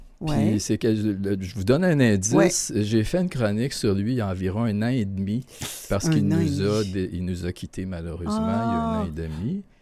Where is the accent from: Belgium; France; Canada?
Canada; Granby, Quebec; Je viens de Granby, lui aussi.